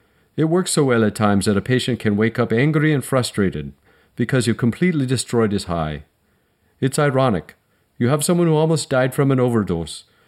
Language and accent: English; Dublin, Leinster, Ireland; I'm direct from Dublin, as I think I've told you.